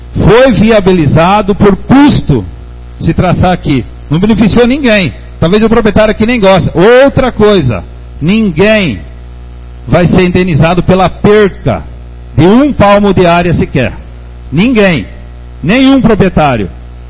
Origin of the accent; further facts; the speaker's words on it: Ipiranga, Brazil; moved away as an adult; É que eu cresci no Ipiranga, eu cheguei aqui com 19 anos. Hoje eu tenho 47 anos.